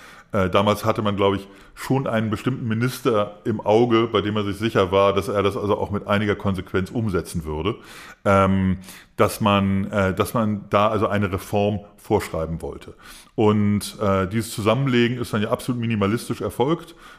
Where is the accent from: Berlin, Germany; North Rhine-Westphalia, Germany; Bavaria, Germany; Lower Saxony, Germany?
Berlin, Germany; als Berliner